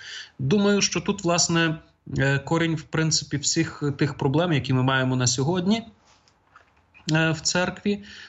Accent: Kharkiv, Kharkiv Oblast, Ukraine; я походжу з Харкова, а це, ну, місто, в якому не найбільше по Україні католиків.

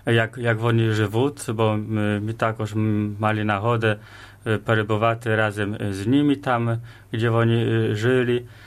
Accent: Rzeszów, Subcarpathian Voivodeship, Poland; Ukrainian is a second language; я сам з Польщі, з міста Рзешów

